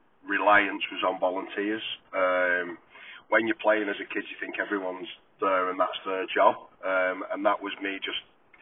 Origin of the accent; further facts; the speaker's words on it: Warrington, North West England, United Kingdom; also born or lived in Haydock; now in Wigan, United Kingdom; So I was actually growing up in Warrington in Newton, and then I moved to Haydock with my parents from about 9 to 15. So I'm a bit of a mongrel, Eddie.